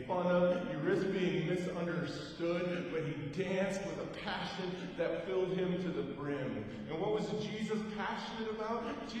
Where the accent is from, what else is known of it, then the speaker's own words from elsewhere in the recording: Wisconsin, United States; I gotta say, I'm from Wisconsin, man, where beer falls into two categories: Pabst Blue Ribbon and Old Milwaukee.